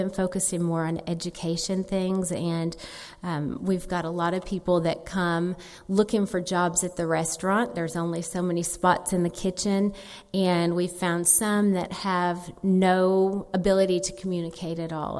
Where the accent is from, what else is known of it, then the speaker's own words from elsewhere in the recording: Anderson, Ohio, United States; now in Tennessee; I grew up in Anderson, and with the exception of 3 years after graduate school, I came back and taught at Cincinnati Hills. I've not been back since. I've mostly been in Tennessee.